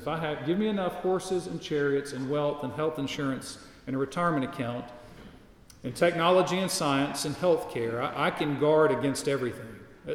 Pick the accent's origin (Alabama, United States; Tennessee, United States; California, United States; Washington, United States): Alabama, United States; born there; I don't mean I'm born a Christian because I was born in Alabama.